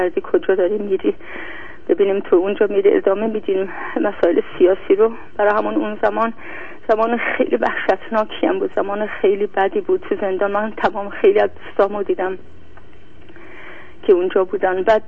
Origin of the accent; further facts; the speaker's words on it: Iran; moved away; از ایران که اومدم بار خانوادم با خودم آوردم،